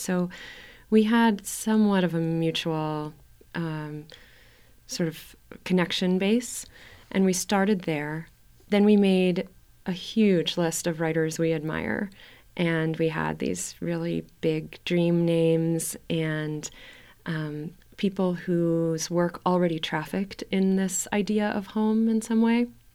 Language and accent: English; Cleveland, Ohio, United States; I came from Cleveland, Ohio.